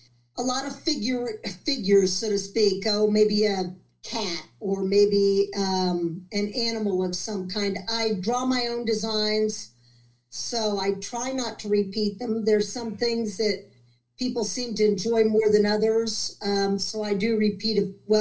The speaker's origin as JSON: {"language": "English", "town": "Kansas City", "region": "Missouri", "country": "United States", "said": "I am originally from Kansas City."}